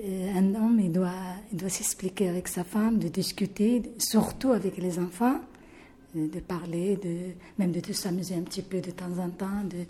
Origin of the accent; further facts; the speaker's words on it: Morocco; mon mari, il est algérien, moi je suis marocaine